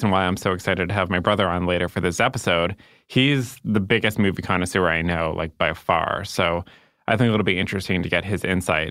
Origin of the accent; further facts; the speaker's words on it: Chicago, Illinois, United States; And I know that you and I are biased because we're from Chicago